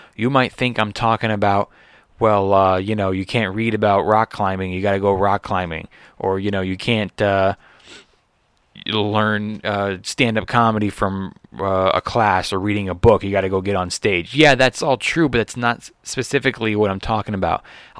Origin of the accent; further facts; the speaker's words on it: Los Angeles, California, United States; I'm from Los Angeles originally, so, you got to respect what he did for this city